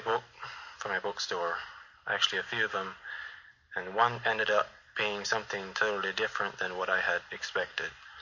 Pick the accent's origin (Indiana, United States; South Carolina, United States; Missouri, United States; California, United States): Indiana, United States; parents moved to Park County, Indiana, from Big Valley, Pennsylvania. So I spent most of my years growing up in Park County.